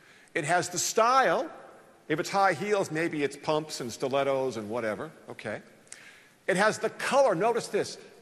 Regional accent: United States; Sorry, I'm an American. Sneakers. You'd say trainers, probably, right?

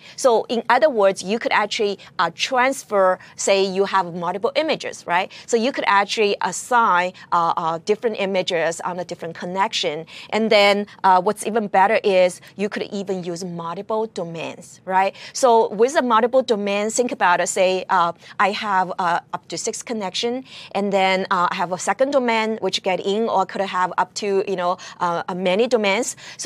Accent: California, United States; You may actually maybe go through California. That's actually where my hometown is.

